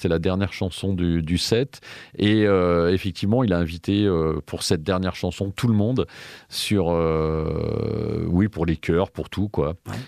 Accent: Italy; moi je suis italien à la base. En Italie, tu sais bien que tout le monde chante.

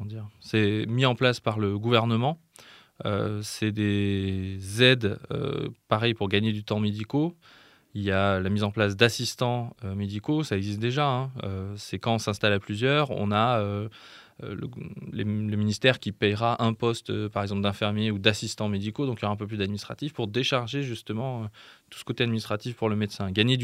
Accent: Valence, Auvergne-Rhône-Alpes, France; also born or lived in Lyon; Je suis originaire de Valence dans la Drôme. Donc j'ai fait 18 ans à Valence, puis un peu plus de 10 ans à Lyon.

